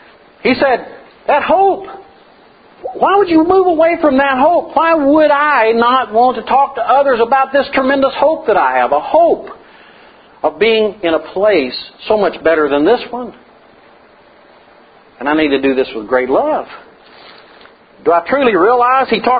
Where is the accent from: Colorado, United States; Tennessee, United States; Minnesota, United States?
Tennessee, United States; I could say I'm from Tennessee and some other things.